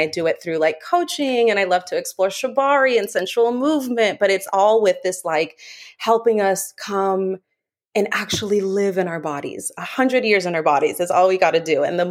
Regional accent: Dallas, Texas, United States; moved away as an adult; now in Miami, United States; I'm a Texas girl, Dallas, Texas, born and raised. Moved to Miami, Florida about a year ago.

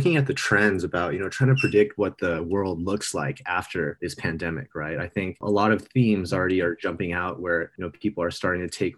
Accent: Los Angeles, California, United States; So I grew up in Los Angeles, went to school

